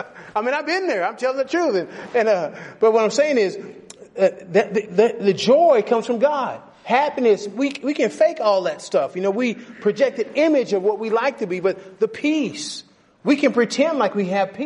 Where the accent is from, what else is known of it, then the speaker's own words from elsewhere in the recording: Canada; Lord, I'm from Canada.